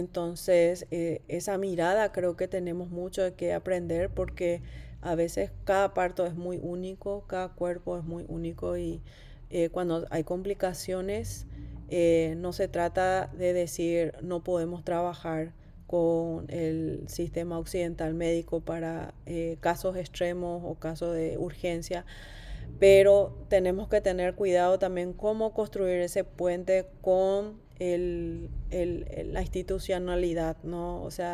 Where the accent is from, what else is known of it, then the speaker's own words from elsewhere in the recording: Paraguay; ¿En qué posición estamos hoy como mujeres paraguayas con nuestros cuerpos, con nuestra salud reproductiva y sexual?